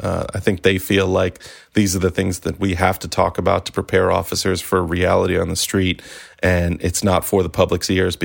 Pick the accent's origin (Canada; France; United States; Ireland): United States; Maryland; I mean, I'm from Maryland.